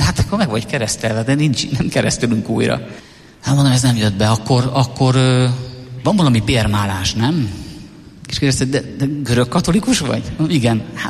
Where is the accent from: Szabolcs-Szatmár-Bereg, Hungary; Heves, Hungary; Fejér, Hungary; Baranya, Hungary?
Szabolcs-Szatmár-Bereg, Hungary; És ilyen szabolcsi gyerek vagyok, sokat dolgoztunk a kertben